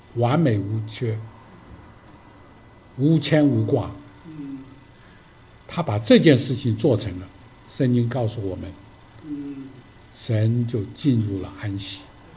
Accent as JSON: {"language": "Chinese", "country": "China", "said": "我们中国人最讲究的是什么？团圆。"}